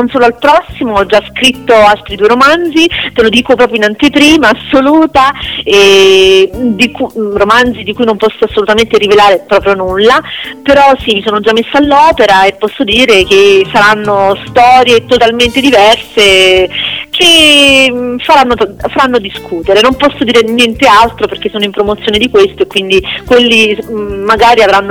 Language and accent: Italian; Naples, Campania, Italy; io ho ambientato la storia a Napoli perché sono napoletana